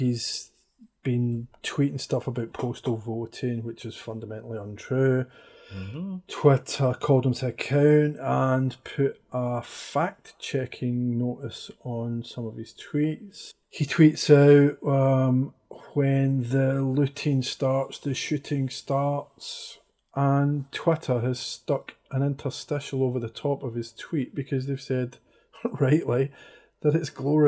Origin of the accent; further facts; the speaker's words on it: Scotland, United Kingdom; I'm talking as a Scottish white guy, I have no clue what this is like.